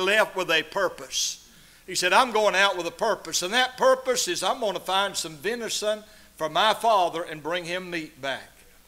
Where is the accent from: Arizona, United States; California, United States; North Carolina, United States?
North Carolina, United States; I said, ladies, I'm from North Carolina.